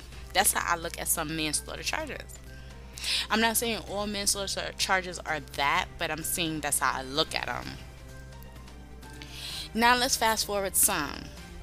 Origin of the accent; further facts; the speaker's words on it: Brooklyn, New York, United States; Because I know that I'm from Brooklyn. And I know that if I was to get off the train in East New York or the Sty